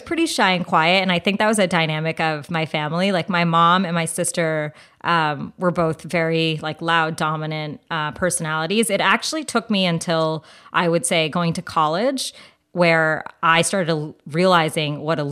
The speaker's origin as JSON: {"language": "English", "country": "India", "said": "I think as an Indian girl, I would sit in my house and I literally would put the video on over and over and over again and try and emulate it."}